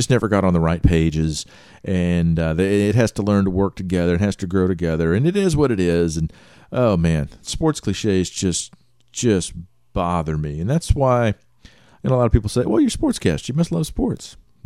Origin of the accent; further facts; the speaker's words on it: Texas, United States; National championship game, the guy that won it with LSU and his best lineman, both from my hometown.